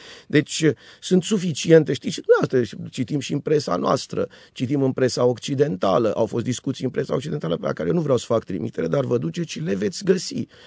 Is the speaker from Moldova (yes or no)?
no; Romania; Eu sunt român, sunt un om cinstit, nu sunt un om corupt